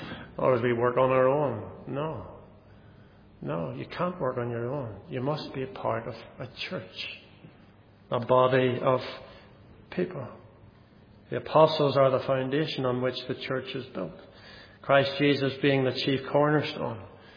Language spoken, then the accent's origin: English; Northern Ireland, United Kingdom; also born or lived in Wales; maybe it's because I'm Irish, that I see it as so simple. Or should I say Northern Irish?